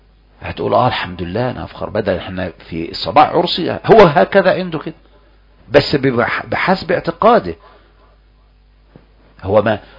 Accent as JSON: {"language": "Arabic", "country": "Egypt", "said": "عندنا في مصر"}